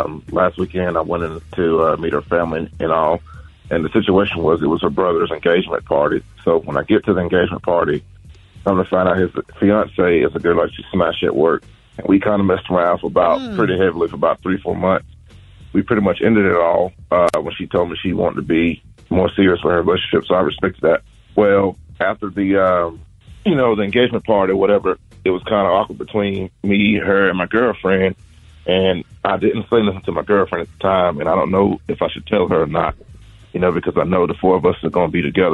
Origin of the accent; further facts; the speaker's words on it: Tampa, Florida, United States; I'm from Tampa.